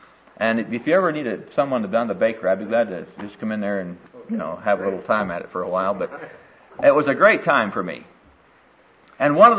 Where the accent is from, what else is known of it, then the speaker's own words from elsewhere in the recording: Iowa, United States; Well, when I grew up in Iowa, in this little town back there, during high school days, I worked in a bakery.